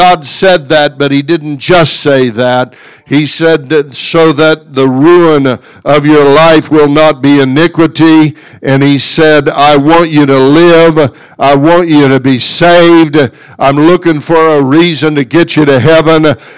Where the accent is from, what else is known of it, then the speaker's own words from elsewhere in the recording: Mulvane, Kansas, United States; A friend of mine that I grew up around in Mulvane